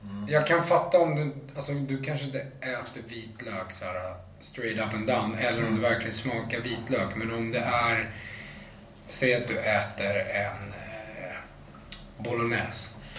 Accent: Stockholm, Stockholm County, Sweden; also born or lived in Malmö; jag är faktiskt född på Malmö lasarett. Även om vi flyttade till Stockholm väldigt tidigt.

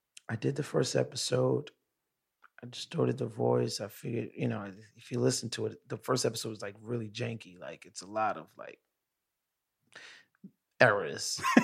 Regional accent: Brooklyn, New York, United States; Remember, I'm from Brooklyn.

